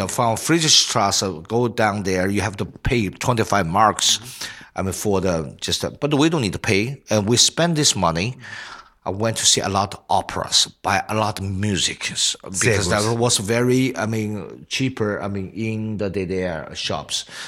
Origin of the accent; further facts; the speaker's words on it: China; German is a second language; now in Germany; Und als Chinese also hierher kommen, ist unglaubliche so Erfahrung gehabt.